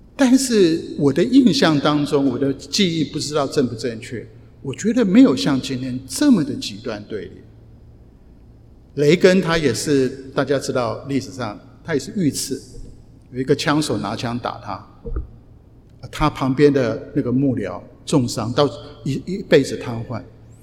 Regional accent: Taiwan; 我讲我从台湾来，我从台湾的教会来

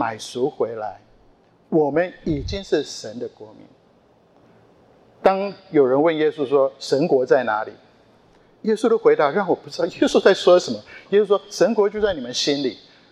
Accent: Japan; also born or lived in Taiwan; now in United States; 每一次我跟玉芬回去台湾，虽然说是我们的家乡，好像又不像，回来美国也不像，我去日本，我在日本长大了

